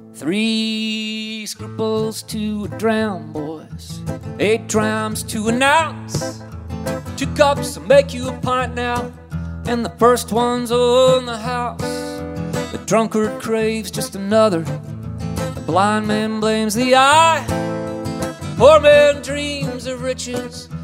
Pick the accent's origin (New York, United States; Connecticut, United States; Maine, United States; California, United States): Maine, United States; I didn't hear those guys growing up in Maine. It's a long ways, you know.